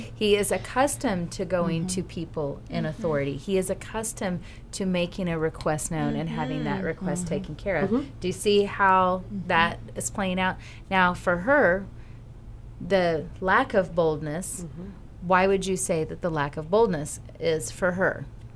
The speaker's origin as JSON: {"language": "English", "region": "the South", "country": "United States", "said": "And I'm from the South."}